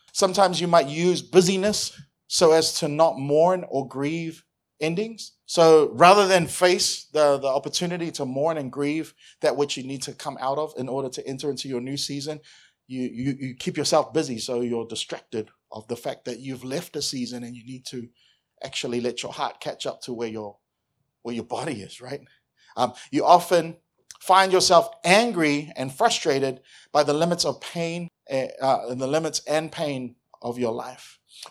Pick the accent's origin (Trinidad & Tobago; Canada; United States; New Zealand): New Zealand; moved away as an adult; I come from New Zealand